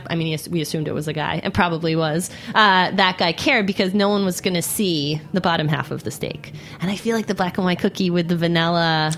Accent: New York, United States; Like, I grew up in New York. I'm a big New York geek, and I love New York history.

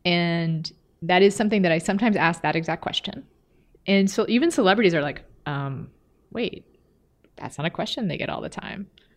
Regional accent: Texas, United States; And I'm from Texas and I know what that is

